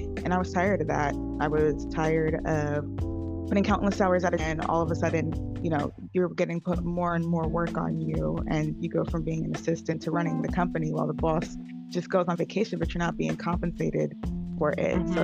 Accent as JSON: {"language": "English", "town": "Queens", "region": "New York", "country": "United States", "tie": "born or raised there", "moved": "yes", "said": "being born and raised in Queens and then moving to the Pacific Northwest, being on the completely other side of the country, was a culture shock."}